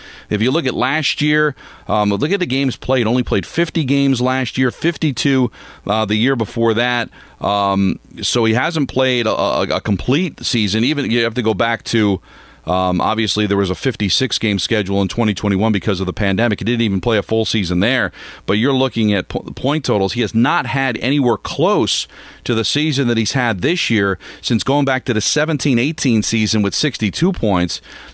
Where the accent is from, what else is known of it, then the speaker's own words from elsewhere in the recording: Hawthorne, United States; I spent more time in Goffel Grill. It's in Hawthorne. That's my hometown.